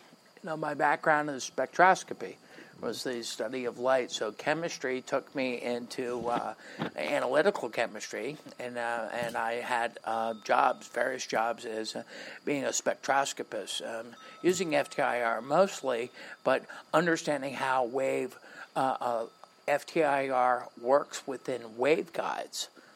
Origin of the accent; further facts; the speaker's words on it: Hollywood, Florida, United States; Hollywood, born in Hollywood, and parents moved around a lot, so I had a lot of Southern influence, mostly food wise.